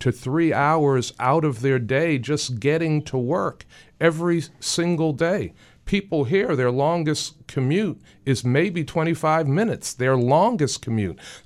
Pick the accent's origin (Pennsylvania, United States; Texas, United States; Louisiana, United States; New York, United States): New York, United States; New York City; now in Buffalo, United States; growing up in New York City, I watched my parents leave Queens in the morning.